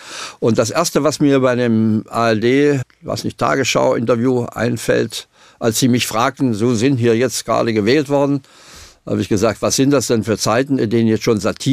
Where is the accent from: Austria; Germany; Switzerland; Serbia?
Germany; East Germany; moved away as an adult; Ich komme ja selber aus dem Osten. Bin allerdings mit 18 Jahren geflüchtet.